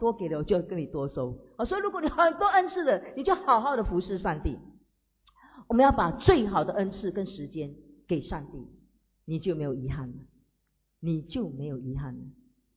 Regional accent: Fujian, China; 他们是福建人，我们是福建人

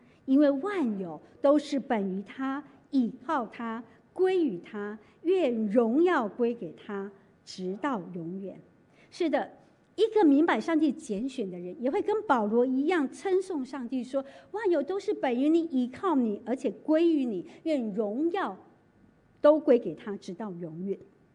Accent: Taiwan; 刚才传道介绍我是在台湾出生长大

